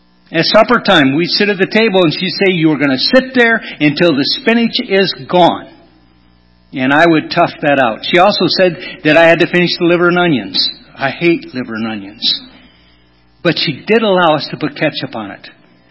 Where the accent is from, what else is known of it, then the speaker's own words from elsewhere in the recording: Kalkaska, Michigan, United States; Growing up in Kalkaska, being the preacher's kid in town, it was tough, all right?